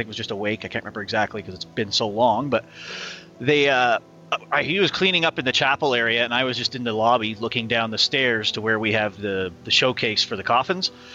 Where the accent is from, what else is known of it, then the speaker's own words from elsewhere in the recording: East Coast, United States; I was born on the East Coast to a family of undertakers. So I actually grew up inside a funeral home.